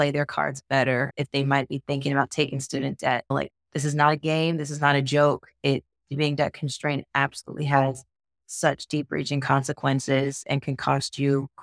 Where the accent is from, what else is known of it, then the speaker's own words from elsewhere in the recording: the South, United States; I was raised, you know, I grew up in the South. So everyone in my family, a lot of friends even married young, had kids young.